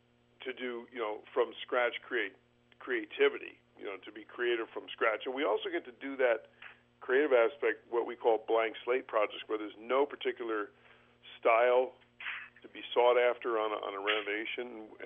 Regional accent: New Jersey, United States; Well, it was as a kid growing up in New Jersey, I was always interested in art and sports and everything and related, everything between, and history too.

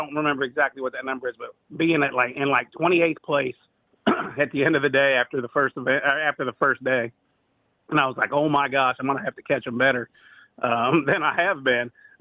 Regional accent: Ohio River, United States; You know, I always joke that growing up on the Ohio River that I see guys with their names on their motors and on their boats.

